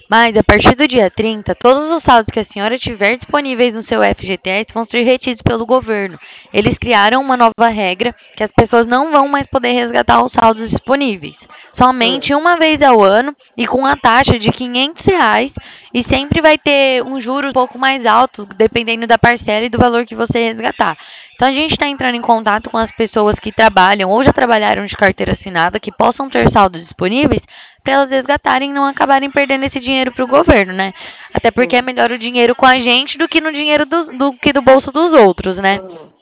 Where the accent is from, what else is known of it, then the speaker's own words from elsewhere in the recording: Presidente Prudente, São Paulo, Brazil; Sou daqui de Presidente Prudente